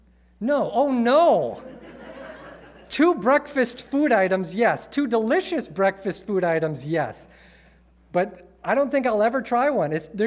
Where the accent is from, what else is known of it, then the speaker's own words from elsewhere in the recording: Wisconsin, United States; Born and raised in Wisconsin, cheese, yes, I love it.